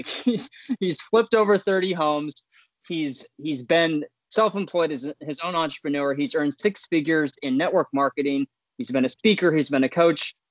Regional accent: Utah, United States; from my home state, Utah.

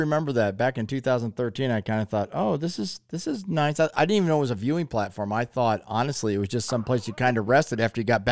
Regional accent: Ohio, United States; And I was from Northeast Ohio, and we had Lake Erie, which was great.

